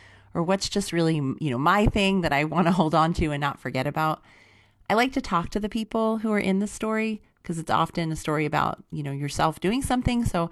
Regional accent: West Hartford, Connecticut, United States; I'm from West Hartford, Connecticut.

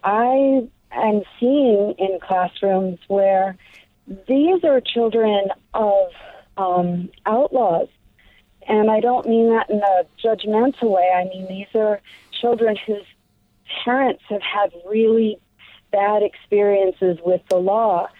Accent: New York, United States; I grew up in New York City. I went to city schools.

